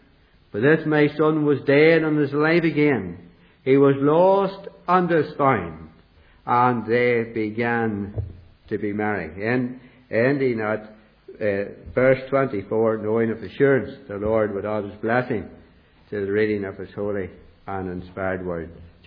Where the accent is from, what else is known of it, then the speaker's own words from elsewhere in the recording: Northern Ireland, United Kingdom; born there; I was born in County Down in the 40s, at a brief while ago.